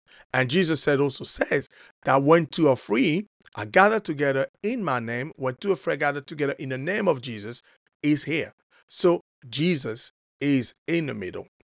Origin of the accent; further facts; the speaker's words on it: Paris, Île-de-France, France; Now, I'm from Paris